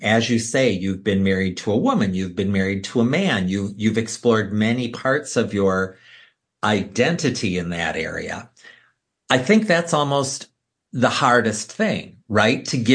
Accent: Wisconsin, United States; I think about growing up in Wisconsin and having very little, I think the world had very little representation of the queer community

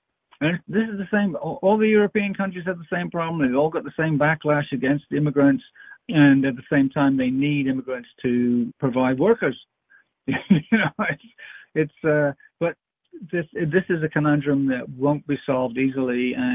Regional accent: England, United Kingdom; now in United States; I was born. But I grew up in England.

